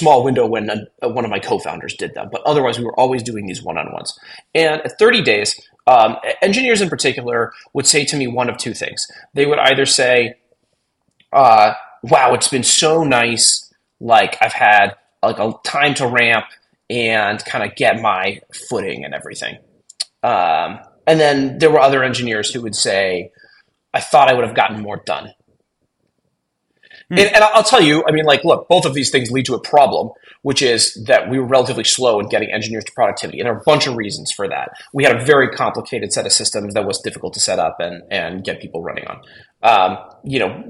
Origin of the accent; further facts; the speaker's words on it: San Francisco, California, United States; I'm, you know, born and raised in San Francisco, big Golden State Warriors fan.